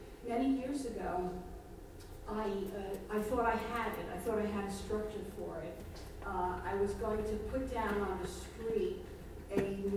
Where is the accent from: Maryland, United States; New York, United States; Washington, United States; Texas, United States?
New York, United States; Bronx; growing up in the Bronx in a working class immigrant neighborhood.